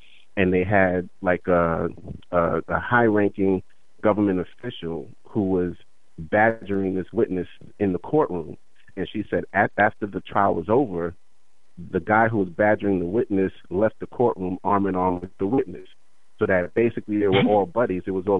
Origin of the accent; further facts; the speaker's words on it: Brooklyn, New York, United States; Yeah, Brooklyn. Yeah, that's where I'm from, too. So, I mean, I don't live there now, but I travel to New York all the time. But my family's still there.